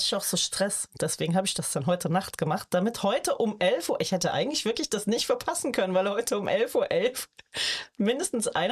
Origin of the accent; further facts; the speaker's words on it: Burheim, North Rhine-Westphalia, Germany; Und dann war ich am Sonntag noch in meinem Heimatdorf in Burheim.